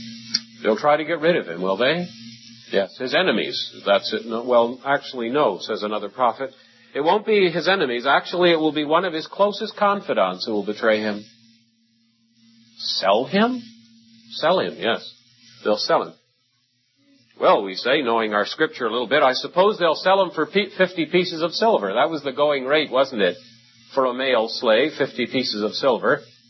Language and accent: English; St. Catharines, Ontario, Canada; born there; I was born in St. Catharines, Ontario. So was my mother, and so was my grandmother.